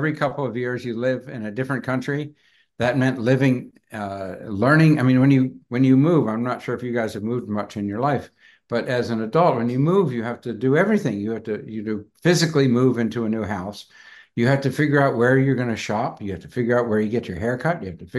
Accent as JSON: {"language": "English", "country": "United States", "said": "Hey, I'm an American, but I'm not George Bush."}